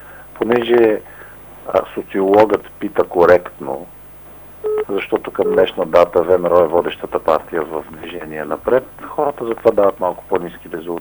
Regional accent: Plovdiv, Plovdiv Province, Bulgaria; Мен ако ме питате и като пловдивчанин, и като човек, който занимава с политика

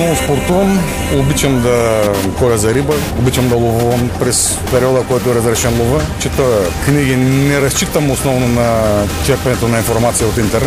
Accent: Stara Zagora, Stara Zagora Province, Bulgaria; съм роден в Стара Загора. Живял съм тук 25 години, завършил съм всичките си образования тук.

